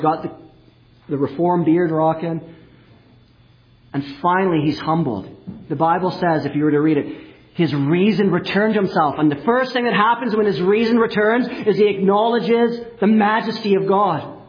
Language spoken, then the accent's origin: English; Manitoba, Canada; when I was a kid, growing up in Manitoba, we'd go to Grand Beach.